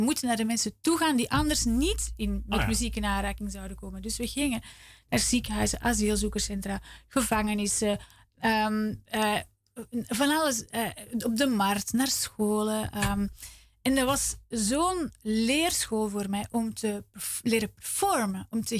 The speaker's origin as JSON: {"language": "Dutch", "town": "Leuven", "region": "Flemish Brabant", "country": "Belgium", "lives_now": "Zwolle, Netherlands", "said": "Dus ik kwam hier en het was in Zwolle."}